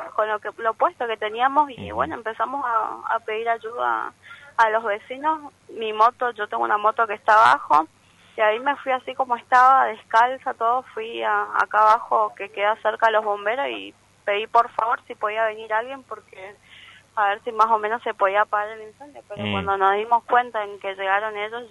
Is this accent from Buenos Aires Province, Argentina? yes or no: no; Posadas, Misiones, Argentina; Mira, yo soy de Posadas, pero las demás chicas son todas del interior, están solas acá